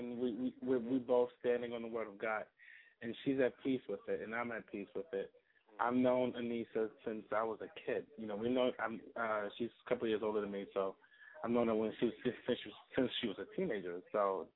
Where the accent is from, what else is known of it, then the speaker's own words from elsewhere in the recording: Bronx, New York, United States; Okay, I'm from the Bronx, New York.